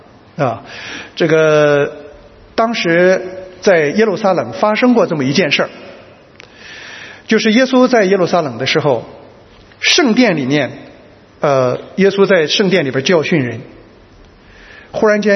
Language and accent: Chinese; Shandong, China; 我们山东人有时候见了人啊，